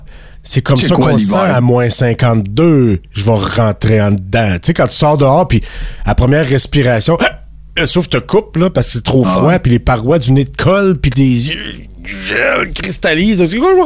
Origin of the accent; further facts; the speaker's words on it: Montreal, Quebec, Canada; born there; also born or lived in Outaouais; moi j'ai pas grandi en Abitibi. Je suis né à Montréal. La place que je suis vraiment né, c'est ici. J'ai beaucoup vécu à Québec, en Outaouais